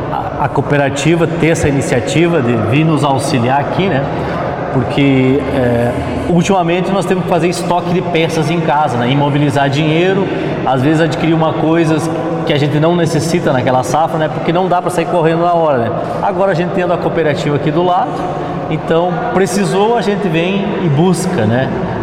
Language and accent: Portuguese; Campos Borges, Rio Grande do Sul, Brazil; born there; eu nasci em Campos Borges, né, sob os domínios da Cotrião, né?